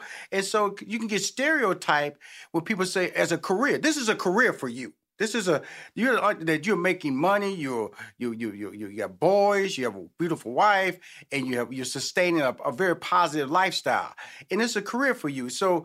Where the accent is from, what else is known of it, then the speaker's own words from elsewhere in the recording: Houston, Texas, United States; You know, it's barbecue, then there's fixings because I'm from Houston, Texas. I know about them fixings.